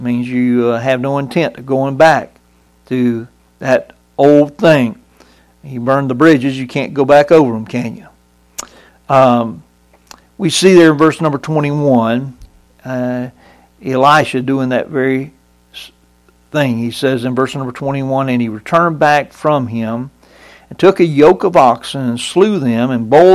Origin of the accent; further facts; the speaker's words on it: Brunswick, Georgia, United States; I went swimming periodically on Jekyll Island, right there off the coast of my hometown in Brunswick